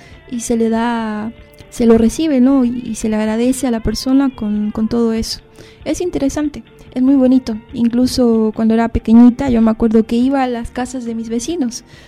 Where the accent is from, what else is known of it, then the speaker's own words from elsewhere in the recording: Cochabamba, Bolivia; Por ejemplo, yo vengo de Cochabamba.